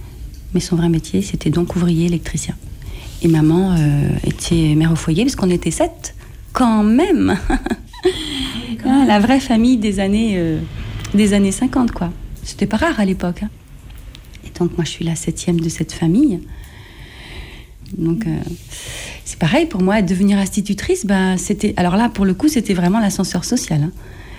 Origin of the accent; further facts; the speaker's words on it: Rezé, Pays de la Loire, France; born there; En fait, je suis originaire de Rezé. Je suis née au Corbusier, à Rezé.